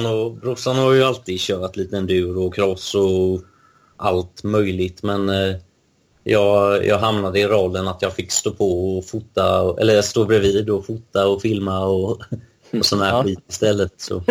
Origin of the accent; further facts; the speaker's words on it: Eksjö, Jönköping County, Sweden; Vi är från Eksjö då. Så det är, ja, både Vetlanda och Nässjö är nära.